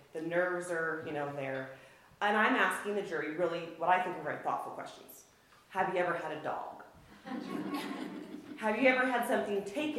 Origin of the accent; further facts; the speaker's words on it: McCall, Idaho, United States; I mean, I'm from McCall, but Council's a small town. It's not far away.